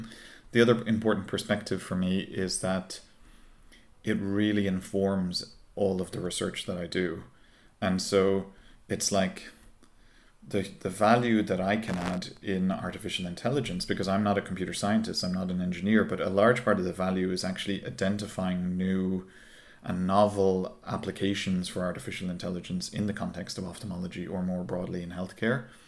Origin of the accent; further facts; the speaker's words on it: Ireland; moved away as an adult; So my background, as some of the listeners can probably tell, is that I'm originally from Ireland. I went to medical school in Dublin and did my initial ophthalmology training there.